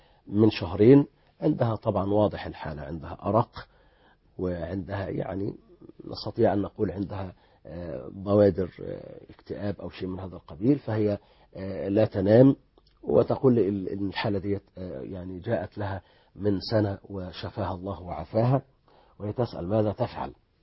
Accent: Egypt; هنا في بلدنا مصر

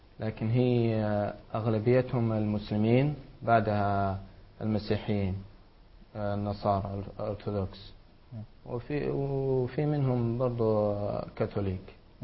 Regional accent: Saudi Arabia; Arabic is a second language; يعني عارف الأوضاع هناك وعارف المجتمعات والبيئة، فهذا نعمة ربي أني ولدت في السعودية وتعلمت هناك. إذا بقيت في البوسنة كان الحال الله أعلم

